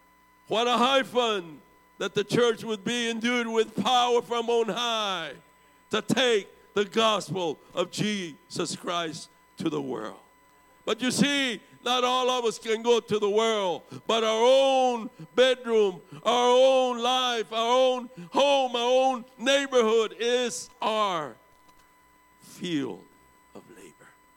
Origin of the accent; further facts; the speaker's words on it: Texas, United States; I'm an American. I was raised in America. I was born in America. I'm American. But I come from a part of Texas where it didn't matter if you were born in Texas, you're still Mexican.